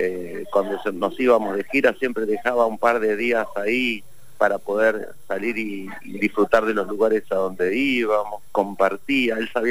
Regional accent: Moreno, Buenos Aires Province, Argentina; te lo digo yo que vengo de Moreno, de Barrio Bajo, Calle Tierra.

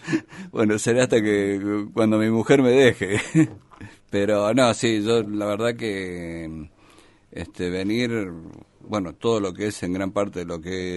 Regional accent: Argentina; Somos los argentinos, sabemos de todo, somos economistas.

